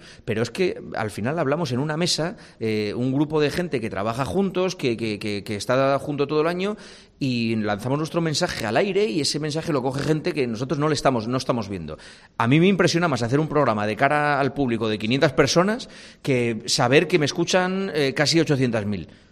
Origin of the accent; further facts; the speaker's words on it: Gijón, Asturias, Spain; Yo Gijón es mi casa, mi tierra, es de donde yo soy.